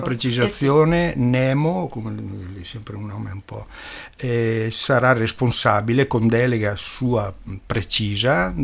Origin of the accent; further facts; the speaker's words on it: Agordo, Veneto, Italy; Sono agordino da 3 generazioni, amo Agordo, sono cresciuto sul Broi, vivo in Agordo e viva Agordo